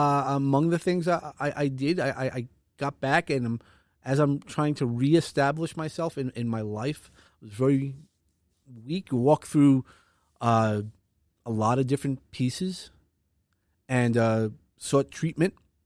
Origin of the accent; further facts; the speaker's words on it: Brooklyn, New York, United States; I grew up in Brooklyn, as I've mentioned